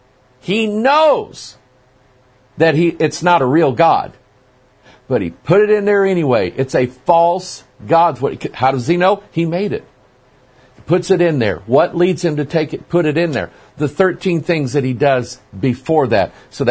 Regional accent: United States; I speak of America because I'm an American, I live in America, I know the people

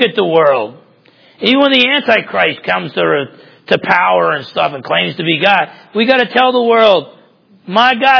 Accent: New Jersey, United States; I'm from Jersey, too.

